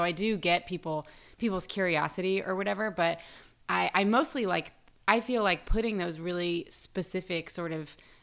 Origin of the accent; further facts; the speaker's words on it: Waxahachie, Texas, United States; from Waxahachie.